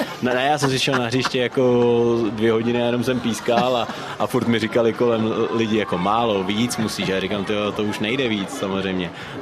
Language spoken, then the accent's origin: Czech; Ústí nad Labem Region, Czechia; tam jsem z Ústeckého kraje bohužel sám jako rozhodčí